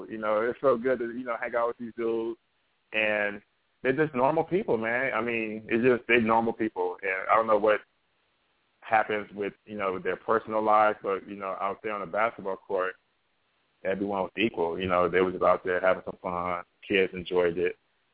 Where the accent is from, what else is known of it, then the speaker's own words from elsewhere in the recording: Compton, California, United States; you know, coming from where I grew up at, you know, I grew up in Compton